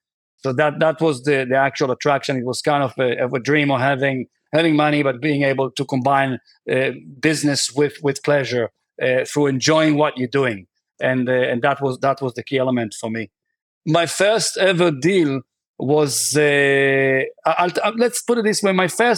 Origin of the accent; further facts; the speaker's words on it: Israel; English is a second language; moved away; also born or lived in New Zealand; So you guys know that I was born and raised in Israel, an American citizen as well, but I was actually spending the last 25 years in New Zealand